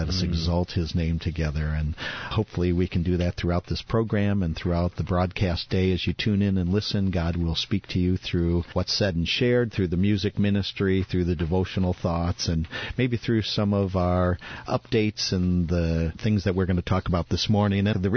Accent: Hinsdale, Illinois, United States; for about 15, 17 years while I was growing up in the Hinsdale-Oak Brook area, attending Christ Church of Oak Brook.

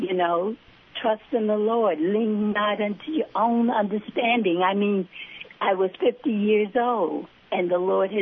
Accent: Birmingham, Alabama, United States; Birmingham, Alabama.

